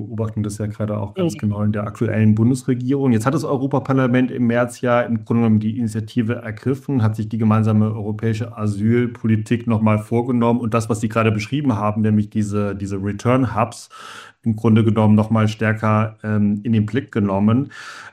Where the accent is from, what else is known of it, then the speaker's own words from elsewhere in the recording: Germany; in Brüssel können wir als Deutsche, die lange verschont waren von extremistischen Parteien